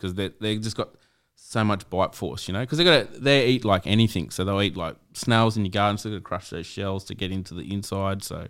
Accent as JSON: {"language": "English", "town": "San Remo", "region": "New South Wales", "country": "Australia", "tie": "born or raised there", "said": "No, I grew up on Central Coast. So I grew up in San Remo. When I was born, San Remo wasn't very populated."}